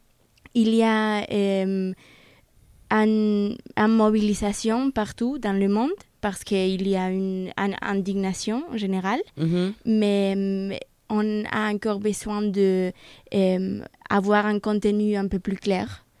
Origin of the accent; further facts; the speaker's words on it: Bilbao, Basque Country, Spain; also born or lived in Berlin; now in Geneva, Switzerland; Et je viens de Bilbao, qui a une vie très politique.